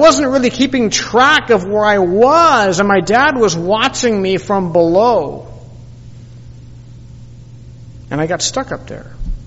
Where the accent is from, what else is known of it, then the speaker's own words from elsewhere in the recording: Chatsworth, California, United States; And there was a place in a city called Chatsworth, where my beautiful Julie and I grew up in the San Fernando Valley.